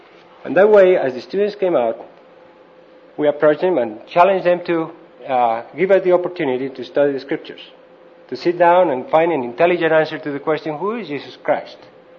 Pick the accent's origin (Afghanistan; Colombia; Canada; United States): Colombia; Bogota, Bogotá; I grew up in Bogota, Colombia. That's where I got this wild southern accent.